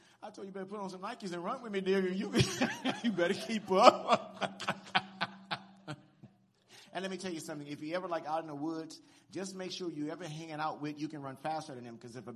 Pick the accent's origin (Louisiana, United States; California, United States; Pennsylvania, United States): California, United States; Compton; It was a good thing I grew up in Compton. I know it taught me a lot.